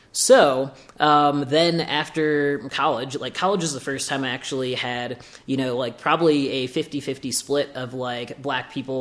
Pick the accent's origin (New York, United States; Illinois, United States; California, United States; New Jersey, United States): Illinois, United States; Ottawa; Because, like, my hometown of Ottawa, Illinois is about 18,000 to 19,000 people.